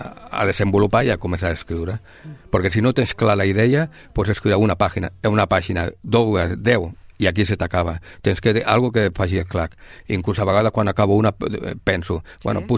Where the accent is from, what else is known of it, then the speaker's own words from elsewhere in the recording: Sabadell, Catalonia, Spain; soc de Sabadell i no puc evitar això.